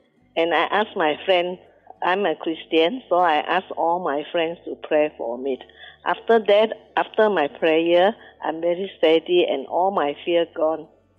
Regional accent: Kuching, Sarawak, Malaysia; also born or lived in Brunei; I'm from Kuching. Previously, from Brunei. But now, I'm back to Kuching for more than 30 years. I'm 83 now.

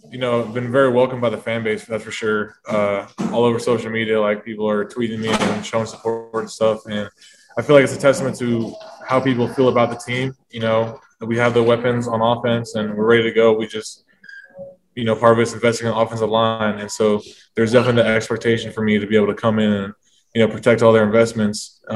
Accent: Houston, Texas, United States; I'm from Houston, Texas.

